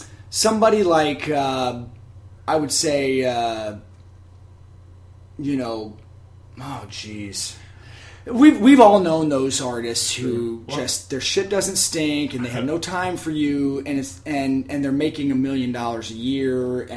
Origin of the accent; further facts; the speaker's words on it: Tennessee, United States; Well, I had a childhood friend growing up in Tennessee